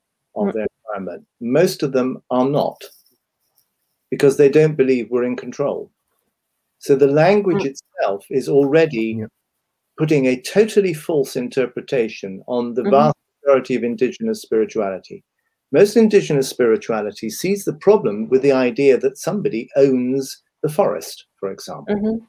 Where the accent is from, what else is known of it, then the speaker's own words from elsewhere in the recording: United Kingdom; In our team, we have a coffee morning on a Monday and an afternoon tea. We are very British.